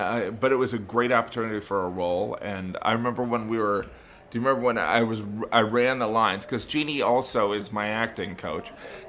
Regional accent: Indiana, United States; I played a guy from Bayonne, Jersey

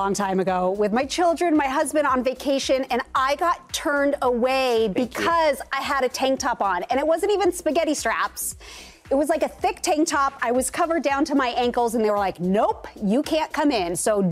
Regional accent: Canada; Like I'm Canadian.

